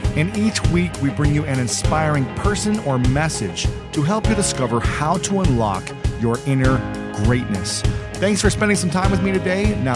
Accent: Ohio, United States; now in Los Angeles, United States; I'm in LA right now, so I really miss the Midwest. I'm from Ohio.

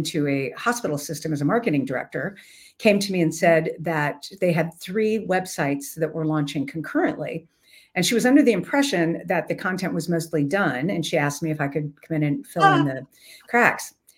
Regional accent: Cincinnati, Ohio, United States; nobody in my hometown, I'm in Cincinnati, Ohio, nobody would even speak to me

